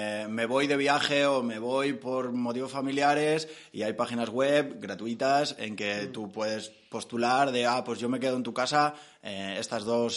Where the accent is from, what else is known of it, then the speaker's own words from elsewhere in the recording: Catalonia, Spain; pero yo, que soy catalán, no he conocido ninguna tierra